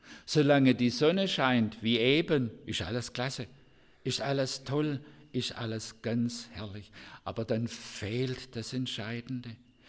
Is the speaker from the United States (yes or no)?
no; Stuttgart, Baden-Württemberg, Germany; Ich bin ein Schwab. In Stuttgart geboren und dort aufgewachsen.